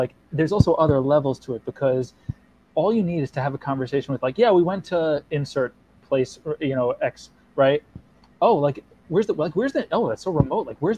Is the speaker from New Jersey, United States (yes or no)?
yes; Passaic, New Jersey, United States; I am originally from Passaic.